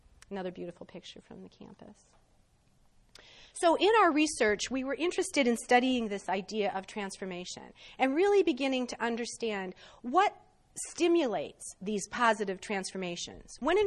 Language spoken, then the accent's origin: English; Detroit, Michigan, United States; I grew up in Detroit, Michigan, in the 60s and 70s